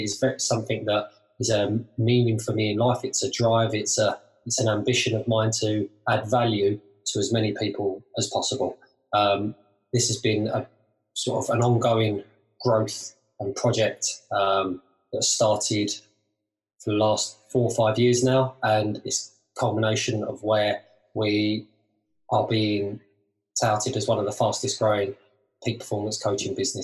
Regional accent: Romford, London, United Kingdom; Prior to that, I grew up in Essex, in Romford, near there, Harold Wood.

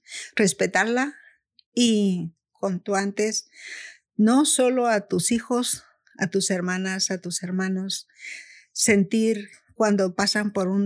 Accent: Guatemala; moved away; Entonces, pero los disfruto como latina, los disfruto como guatemalteca, porque aprecio a mi familia y aprecio a todo el mundo.

